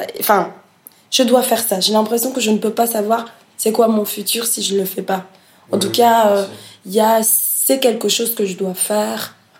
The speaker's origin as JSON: {"language": "French", "country": "Burundi", "moved": "yes", "said": "j'étais plus âgée que toi aussi quand j'ai quitté ça, enfin quand j'ai quitté le Burundi et mon pays"}